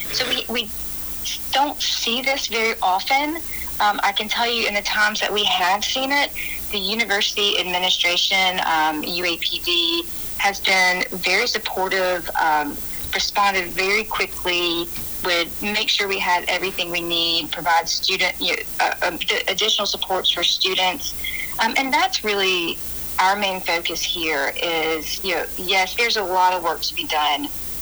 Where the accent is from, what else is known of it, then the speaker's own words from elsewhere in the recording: Montgomery, Alabama, United States; I grew up in Montgomery, Alabama. My whole family is Jewish